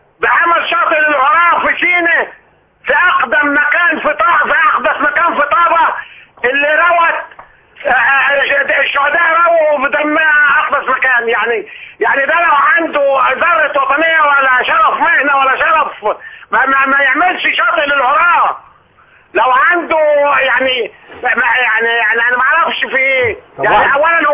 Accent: Egypt; انا كمواطن مصري بحب بلده

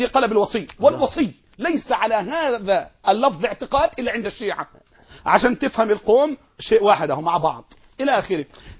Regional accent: Mansoura, Dakahlia, Egypt; عندنا في المنصورة

